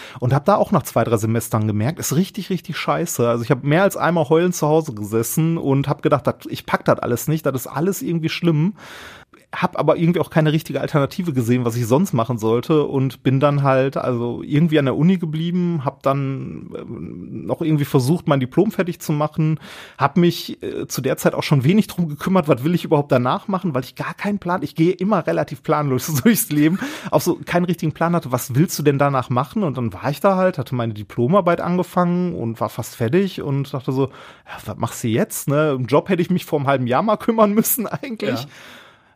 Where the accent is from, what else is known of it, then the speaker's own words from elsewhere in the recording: Essen, North Rhine-Westphalia, Germany; Und ich bin in Essen-Altendorf groß geworden.